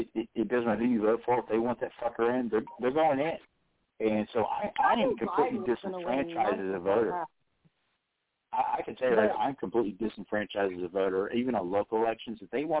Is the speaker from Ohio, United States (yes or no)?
yes; Dayton, Ohio, United States; Because, you know, I was born and raised in Dayton and even graduated from a Dayton high school.